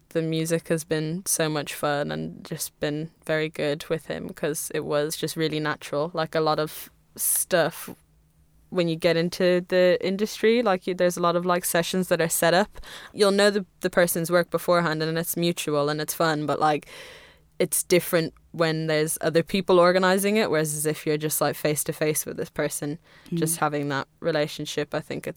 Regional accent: Indiana, United States; born there; Well, I was born in Indiana

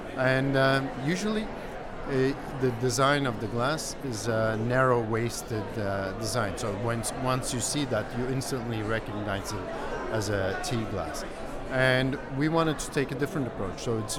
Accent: Istanbul, Turkey; I'm from Istanbul, Turkey.

